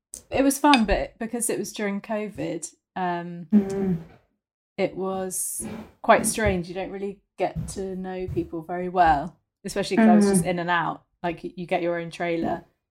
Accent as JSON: {"language": "English", "region": "London", "country": "United Kingdom", "said": "I'm from London. Very boring. I went to school in Oxford, but no, not from Bristol at all."}